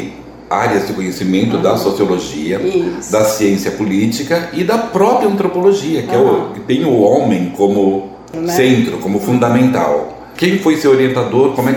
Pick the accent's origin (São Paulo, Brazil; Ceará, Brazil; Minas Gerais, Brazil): São Paulo, Brazil; eu sou de São Paulo.